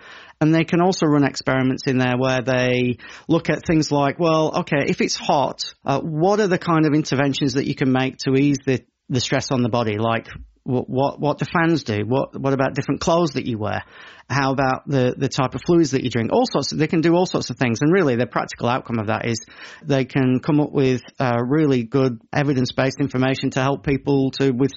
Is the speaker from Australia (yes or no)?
yes; Brisbane, Queensland, Australia; I'm from Brisbane, right? I live in Brisbane. I'm used to humid weather